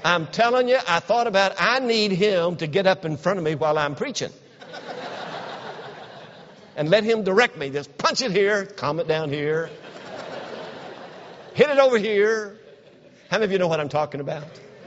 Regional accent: Kentucky, United States; I'm from Kentucky. And up in the mountains of Kentucky, I was in central Kentucky. East of me is the mountains of Kentucky.

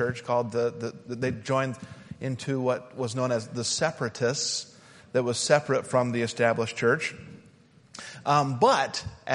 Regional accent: Utah, United States; So imagine, I grew up in Utah, imagine the IRS coming to my parents and collecting money to upkeep the Mormon churches out there and pay the salaries of the bishops out there.

